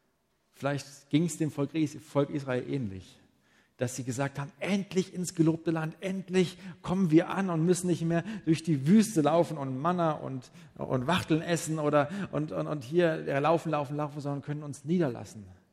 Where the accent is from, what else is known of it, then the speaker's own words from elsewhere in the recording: Bavaria, Germany; Und ich komme ja aus dem Allgäu.